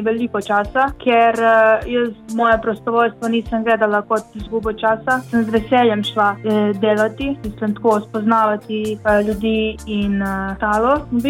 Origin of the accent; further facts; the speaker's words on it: Bosnia & Herzegovina; now in Slovenia; Ma večinoma poslušam, ker sem iz Bosne, poslušam to balkansko